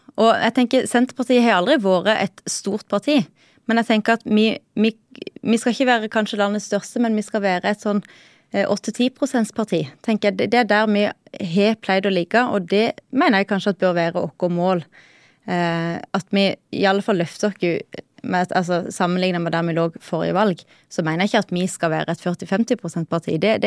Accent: Åseral, Agder, Norway; now in Froland, Norway; jeg kommer fra Åseral, jeg er født og oppvoksen på Josland, som mange kjenner som en sånn vintersportplass. Jeg kommer fra en syskenflokk på 5, oppvoksen på gard, som mange i Senterpartiet er. Og så bor jeg i Froland.

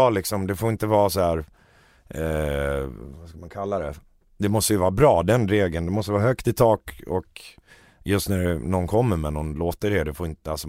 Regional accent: Borlänge, Dalarna County, Sweden; För vi kommer från Romme i Borlänge båda två.

